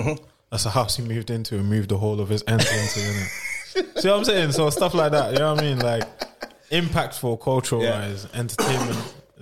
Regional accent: Ghana; And as a Ghanaian, as an African … has more of an impact over there than

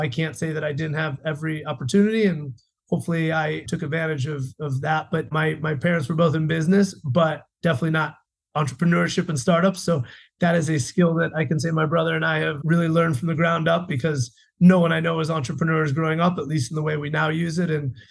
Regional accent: Chicago, Illinois, United States; now in Los Angeles, United States; As you said, you know, I'm from Chicago and it was a different time.

